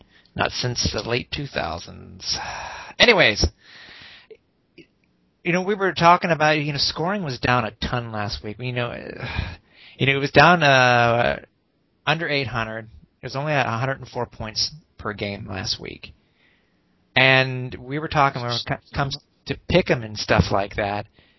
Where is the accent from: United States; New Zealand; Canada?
Canada; I said, "No, Mr. Foster, I'm from Canada."